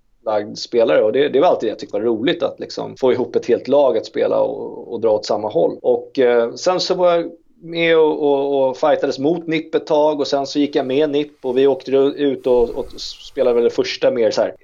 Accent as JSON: {"language": "Swedish", "town": "Lidingö", "region": "Stockholm County", "country": "Sweden", "said": "Jag kom inte från Lidingö, och så var vi ett gäng grabbar där."}